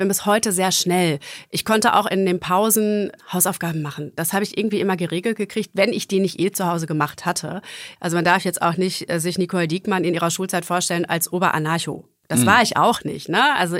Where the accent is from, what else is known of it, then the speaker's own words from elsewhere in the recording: Gütersloh, North Rhine-Westphalia, Germany; Ich komme aus Gütersloh. Gütersloh ist eine reiche Stadt. Bertelsmann sitzt da, Miele sitzt da.